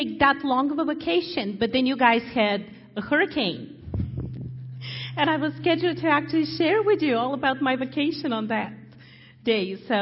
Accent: Bulgaria; moved away; we are originally from Bulgaria. We grew under the communist regime, and we left as the Berlin Wall fell down

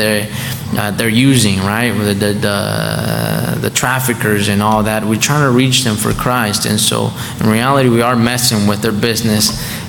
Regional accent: Kentucky, United States; I grew up in Kentucky ever since.

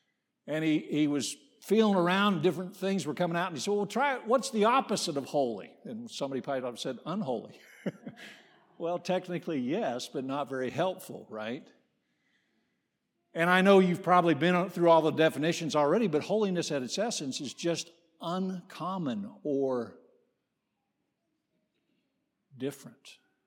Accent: Pennsylvania, United States; born there; I'm a lifetime Pittsburgh Steelers fan. I was born in Western Pennsylvania.

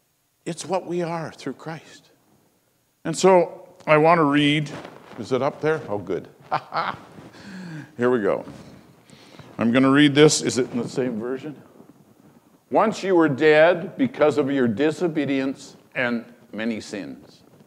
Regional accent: Hythe, Alberta, Canada; I was born in Hythe. Can you believe that? In Hythe. And 70 years later, I'm still in Hythe.

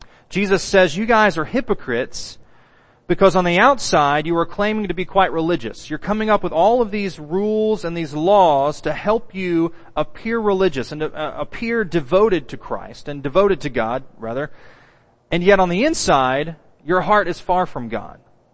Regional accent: Oklahoma, United States; I grew up in Oklahoma in the buckle of the Bible Belt. So I know exactly what external religion looks like.

